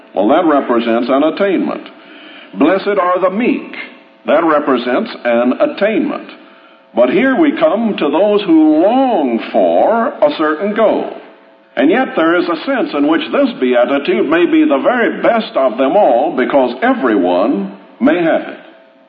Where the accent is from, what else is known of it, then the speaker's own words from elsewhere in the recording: the South, United States; as you might expect, being a Southerner, an admirer of Jackson